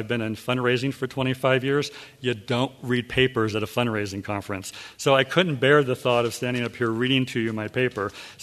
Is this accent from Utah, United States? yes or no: yes; Utah, United States; see, I'm from Utah, I say heck.